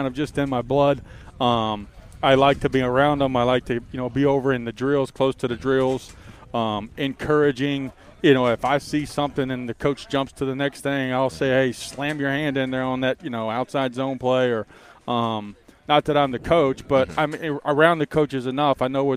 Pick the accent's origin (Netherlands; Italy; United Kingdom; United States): United States; Union City, Tennessee; I remember back in the day when I was a kid growing up in Union City, we had two TV channels, three if I went outside and turned the antenna to the south.